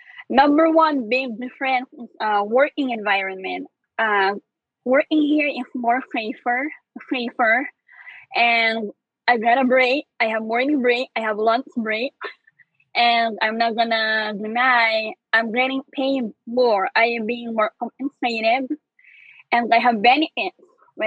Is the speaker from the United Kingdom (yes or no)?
no; Philippines; English is a second language; now in United States; I think before I left Philippines, I've learned how to drive.